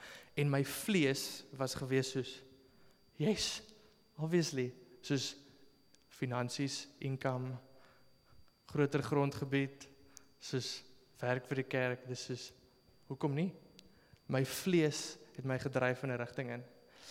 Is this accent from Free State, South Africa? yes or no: yes; Bloemfontein, Free State, South Africa; So my ouers bly in Bloemfontein, ek kom van Bloemfontein af.